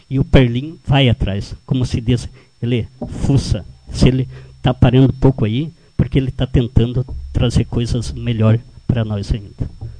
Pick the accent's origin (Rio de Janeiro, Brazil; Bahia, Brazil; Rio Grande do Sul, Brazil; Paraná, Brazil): Rio Grande do Sul, Brazil; Pejuçara; para mim é um orgulho dizer, sou de Pejussara, estou aí.